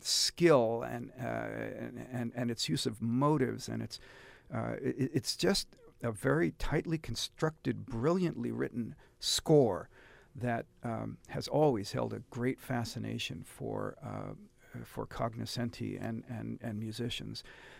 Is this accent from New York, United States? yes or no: yes; New York, United States; I was an adolescent, really, growing up in the New York area during the heyday of Leonard Bernstein's music directorship in the early 60s.